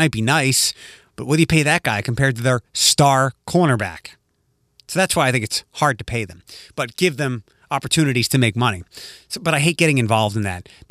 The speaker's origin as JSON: {"language": "English", "town": "Philadelphia", "region": "Pennsylvania", "country": "United States", "tie": "born or raised there", "said": "because where I grew up in Philadelphia, there wasn't much college football."}